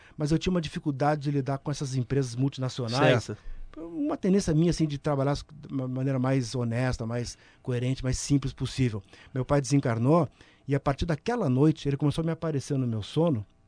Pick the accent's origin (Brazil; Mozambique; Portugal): Brazil; Passo Fundo, Rio Grande do Sul; born there; eu nasci lá em Passo Fundo, lá no interior do Rio Grande do Sul